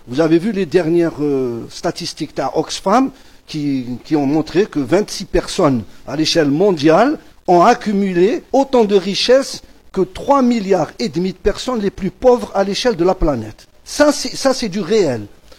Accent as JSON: {"language": "French", "country": "Algeria", "said": "Maintenant, pour ce qui se passe chez nous en Algérie, effectivement, donc la répercussion de cette crise"}